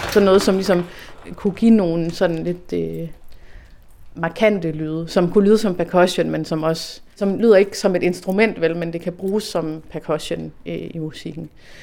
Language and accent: Danish; Viby, Central Denmark Region, Denmark; Jeg er vokset op i Viby, syd for Aarhus.